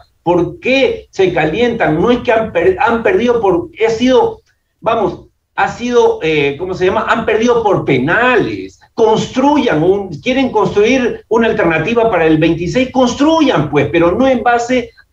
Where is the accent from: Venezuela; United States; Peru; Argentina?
Peru; eso me preocupa mucho como peruano